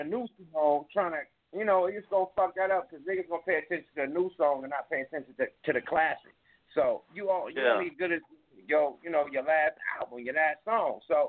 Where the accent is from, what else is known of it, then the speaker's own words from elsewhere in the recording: Oakland, California, United States; And I'm not from the Bay. I'm from Oakland, my nigga. Straight up.